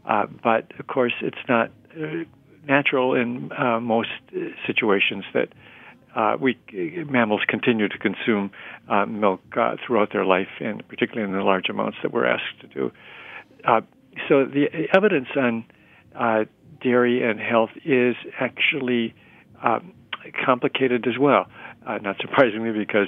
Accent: Wisconsin, United States; also born or lived in Michigan; were dairy farmers in Michigan, and I grew up in Wisconsin and in Michigan, and there it was not three servings a day, we had four servings a day of milk when I was growing up.

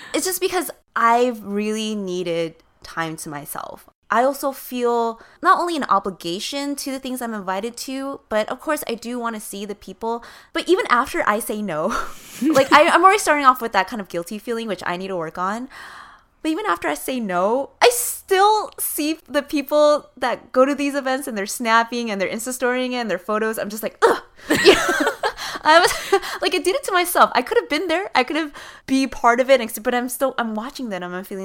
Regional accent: New York, United States; I am a New Yorker and you're coming into yes. my city?

